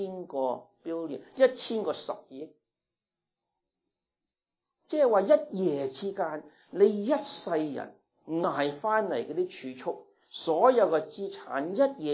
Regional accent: United States; 我哋美国人唔领悟到咩叫做通货膨胀嘅凄凉

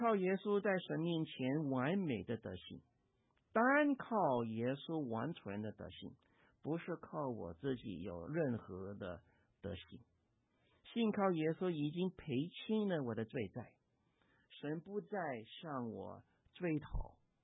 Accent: China; 我们中国人有一个很不好的习惯

